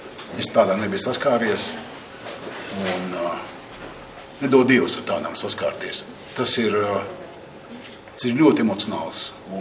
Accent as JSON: {"language": "Latvian", "town": "Tukums", "region": "Tukums Municipality", "country": "Latvia", "tie": "born or raised there", "moved": "as an adult", "said": "es 99. Gadā pametu savu dzimto Tukumu un atnācu uz plašo Rīgu"}